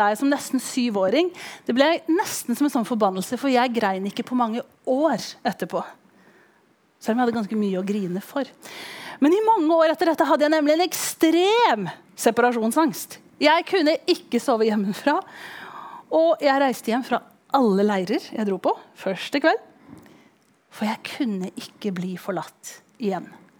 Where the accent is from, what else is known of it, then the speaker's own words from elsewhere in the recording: Tanzania; jeg har vokst opp som misjonærbarn i Tanzania